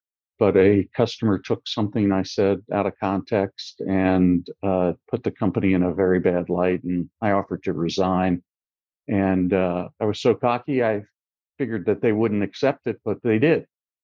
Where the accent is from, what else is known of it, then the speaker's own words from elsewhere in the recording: Cincinnati, Ohio, United States; I grew up in Cincinnati, Ohio, one of seven children, the last. My mother was a first-generation American. Her parents came over from Ireland the turn of the century.